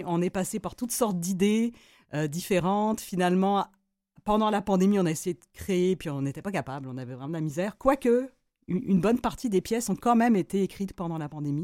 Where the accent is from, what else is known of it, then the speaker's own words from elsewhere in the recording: France; J'avoue que la France, je suis originaire de France